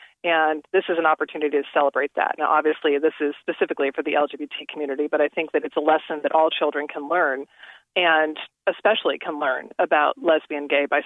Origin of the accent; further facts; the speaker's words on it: Sacramento, California, United States; I was actually at a gay pride celebration in my hometown here in Sacramento